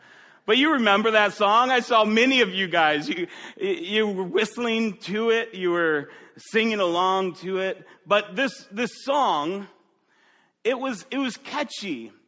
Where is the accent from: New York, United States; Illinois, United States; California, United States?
Illinois, United States; Chicago; growing up in Chicago, I'm a Chicago fan.